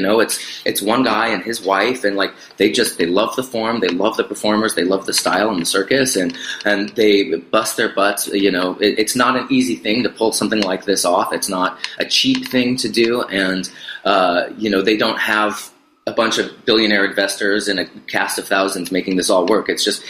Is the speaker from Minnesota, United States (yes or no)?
no; Seattle, Washington, United States; I was born and raised in Seattle, and so my whole life I grew up seeing the billboards